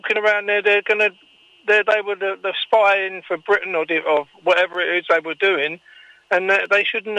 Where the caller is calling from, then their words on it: Benalmádena, Andalusia, Spain; I'm phoning from Benalmádena.